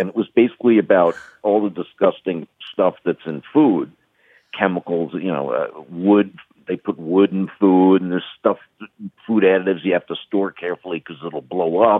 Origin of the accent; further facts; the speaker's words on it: New York, United States; I was born and raised in New York